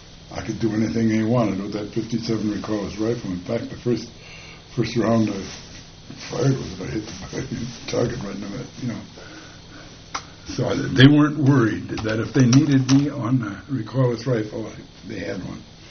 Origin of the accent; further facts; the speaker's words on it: the South, United States; accent: Southern; but I put my southern accent back together again.